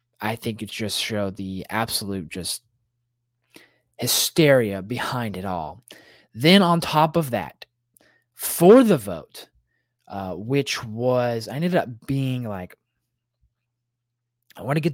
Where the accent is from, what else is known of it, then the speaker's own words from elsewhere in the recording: United States; And, you know, as a patriot, as American, yeah, that seems right.